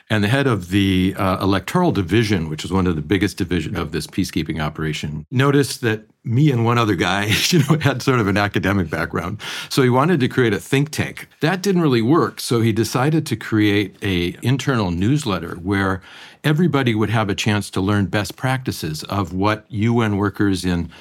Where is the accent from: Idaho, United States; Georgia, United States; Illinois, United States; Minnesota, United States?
Minnesota, United States; Northfield; I grew up in a small Minnesota college town, actually where St. Olaf and Carleton College are on either side of a river. It's a really beautiful, picturesque place.